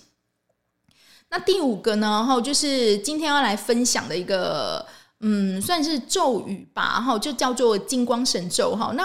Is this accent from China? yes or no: no; Taiwan; 事实上这个红线不是只有我们台湾人在戴哦